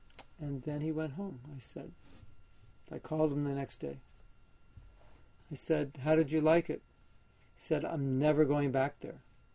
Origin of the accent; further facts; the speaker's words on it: Los Angeles, California, United States; So I was raised in Los Angeles. My parents were living there.